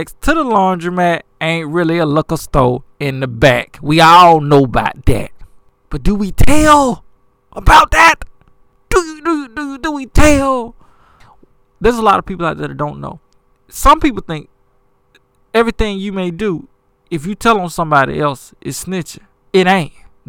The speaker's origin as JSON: {"language": "English", "town": "Atlanta", "region": "Georgia", "country": "United States", "said": "Let me tell you, an ambassador of our city. I'm from Bankhead."}